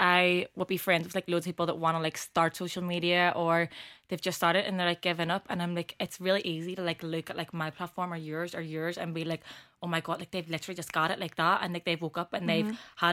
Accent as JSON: {"language": "English", "town": "Belfast", "region": "Northern Ireland", "country": "United Kingdom", "said": "For anyone that doesn't follow me, I'm 25. I'm from Belfast. Ooh. I'm from West Belfast now, but I was born in North Belfast."}